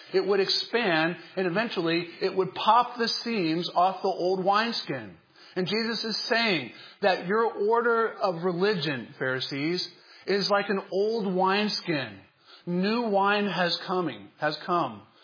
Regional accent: North Carolina, United States; When I was not yet a Christian, growing up in the South in North Carolina, where cultural Christianity gives a rather poor imitation of true Christianity

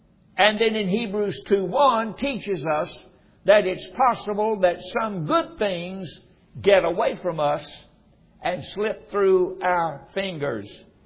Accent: North Carolina, United States; I came from North Carolina. We didn't have a storm cellar.

